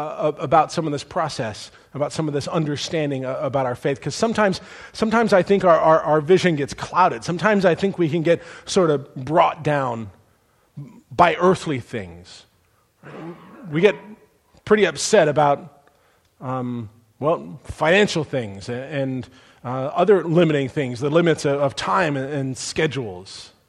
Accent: California, United States; Many of you know that although I grew up here in Southern California, by the way, love Southern California, I did spend a few years living in the town of Grand Island, Nebraska.

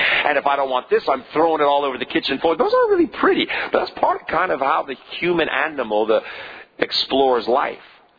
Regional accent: United States; I live in the United States and I am an American, but that's not my primary identity.

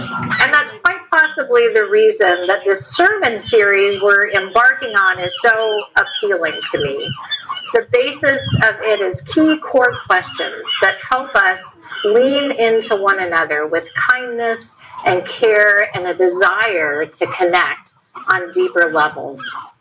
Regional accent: California, United States; immediately heard my lack of a Southern accent and became suspicious of who I was and what I was all about. Where are you from? They'd ask. California, I'd say.

